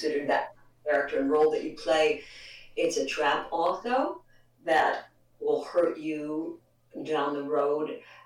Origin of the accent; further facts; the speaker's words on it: Midwest, United States; I was raised in the Midwest, as you know, and you are.